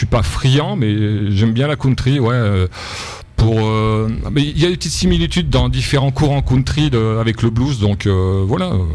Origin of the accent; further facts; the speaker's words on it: Thouars, Nouvelle-Aquitaine, France; je viens de Thouars, dans les Deux-Sèvres, voilà. Région Poitou-Charentes.